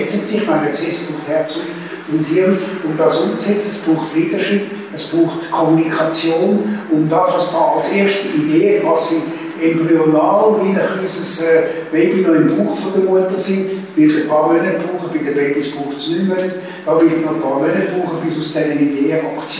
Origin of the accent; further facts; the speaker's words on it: Zurich, Switzerland; sozusagen wie ein Gesundheitsbad als Zürcher